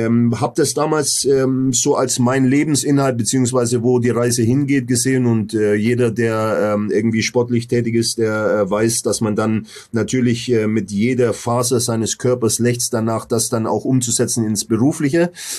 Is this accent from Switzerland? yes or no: no; Wichita, Kansas, United States; also ich bin im Mittleren Westen aufgewachsen, in Wichita, Kansas.